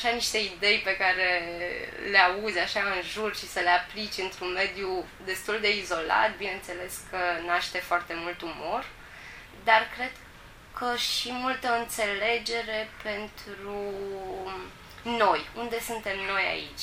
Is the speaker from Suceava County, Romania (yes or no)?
yes; Rădăuți, Suceava County, Romania; moved away as an adult; Eu sunt din Rădăuți, am făcut aici liceul, am plecat acum 10 ani. În București m-am specializat în domeniul scurtmetrajului după ce am terminat facultatea de film.